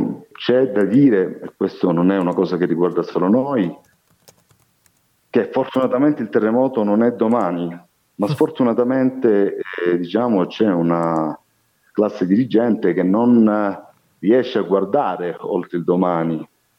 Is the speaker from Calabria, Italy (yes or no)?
yes; Calabria, Italy; moved away as an adult; la Calabria è la mia terra, là ci sono i miei cari, me ne sono andato purtroppo a 18 anni, ho ricordi felici